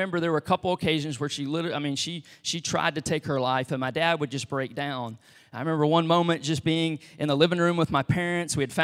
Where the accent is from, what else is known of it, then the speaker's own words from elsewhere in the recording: Beaumont, Texas, United States; But I grew up in Beaumont, Texas, adopted to a great family, but not a perfect family, right?